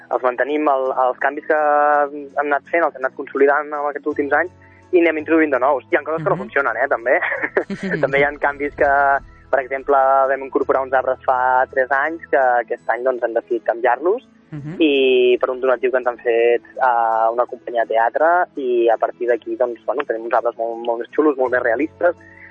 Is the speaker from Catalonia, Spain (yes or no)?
yes; Sabadell, Catalonia, Spain; això de ser de Sabadell i els que som de la Creu Alta, ser de la Creu Alta